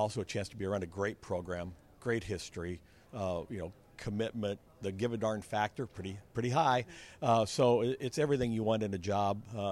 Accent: Iowa, United States; But yet, you know, growing up in Iowa in the late 70s and early 80s, Nebraska football was it.

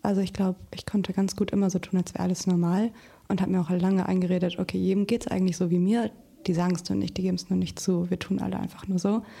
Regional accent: Lower Saxony, Germany; born there; now in Kiel, Germany; ich bin 25 Jahre alt, gebürtige Ostfriesin, wohne aber gerade in Kiel

